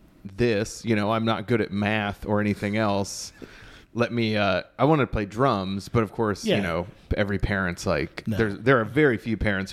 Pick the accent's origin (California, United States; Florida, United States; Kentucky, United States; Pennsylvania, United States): Pennsylvania, United States; Allentown; I'm from Allentown.